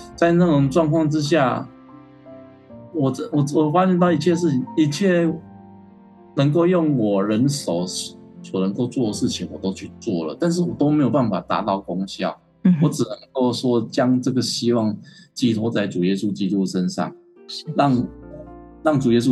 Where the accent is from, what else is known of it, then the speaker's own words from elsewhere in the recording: Taiwan; 就我们台湾话就叫嘴丘啦